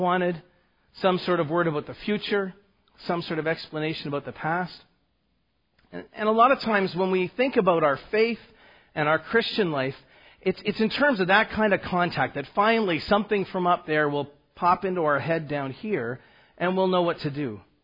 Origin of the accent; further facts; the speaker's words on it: Scarborough, Yorkshire and the Humber, United Kingdom; I'm from Scarborough, but I tell people that I'm Welsh because people that are related to me were there once.